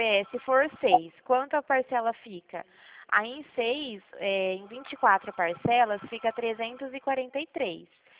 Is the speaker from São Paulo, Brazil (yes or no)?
yes; Dracena, São Paulo, Brazil; Eu sou de Dracena.